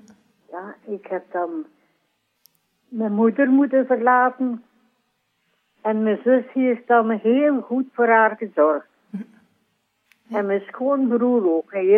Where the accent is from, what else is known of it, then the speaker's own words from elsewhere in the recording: Limburg, Belgium; En ik heb er nog heel veel contact mee, want ik ben van Limburg.